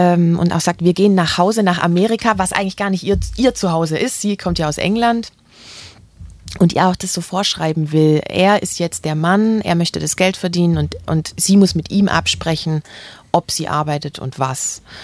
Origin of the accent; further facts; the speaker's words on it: Stuttgart, Baden-Württemberg, Germany; ich komme ja aus Stuttgart